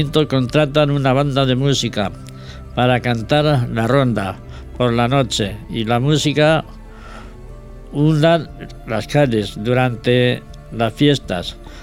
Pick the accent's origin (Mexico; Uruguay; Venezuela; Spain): Spain; San Juan de la Nava, Castile and León; hablamos de la historia de mi pueblo, San Juan de la Nava. Un pueblo pequeño, a unos 500 habitantes, situado en la provincia de Ávila, a 30 kilómetros de la ciudad.